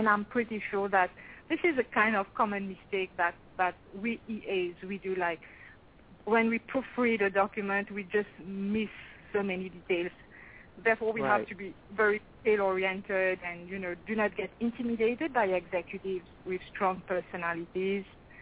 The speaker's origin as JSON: {"language": "English", "country": "Mauritius", "moved": "yes", "lives_now": "Toronto, Canada", "said": "I immigrated from Mauritius Island. Mauritius Island is located in the Indian Ocean. My family, husband, and two sons to Canada. So we now live in Toronto now."}